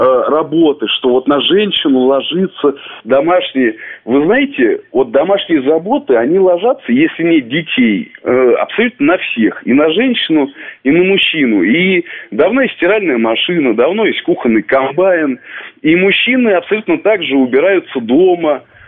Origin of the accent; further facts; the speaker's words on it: Moscow, Russia; в Москве, вот я москвич, например